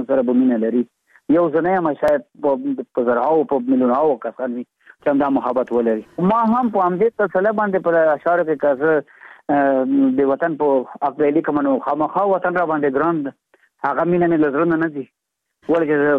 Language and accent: Pashto; Afghanistan; نو موږ د افغانستان افغانان یو، موږ ته افغانستان خپل وطن ده